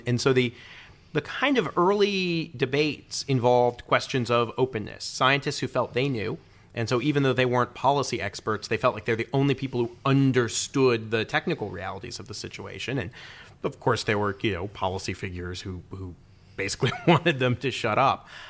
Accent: Peoria, Illinois, United States; I grew up near Peoria, Illinois, and so we're near Caterpillar

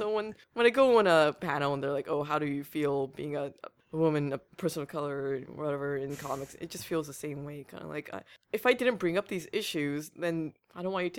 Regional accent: Vancouver, British Columbia, Canada; I grew up in Vancouver, where we have a huge Asian population.

